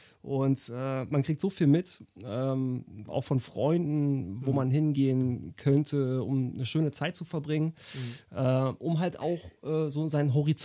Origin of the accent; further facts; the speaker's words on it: Cologne, North Rhine-Westphalia, Germany; Frisch aus dem Frankenland eingetroffen, bin schon ein paar Tage hier in Köln und habe mich akklimatisiert in meiner Heimatstadt, sage ich mal.